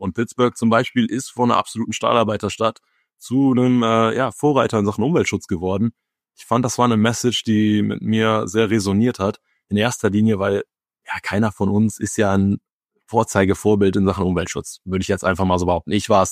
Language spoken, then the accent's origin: German; North Rhine-Westphalia, Germany; Ich bin ja hier im Rheinland aufgewachsen, keine Seglerfamilie, auch keine Ruderfamilie tatsächlich.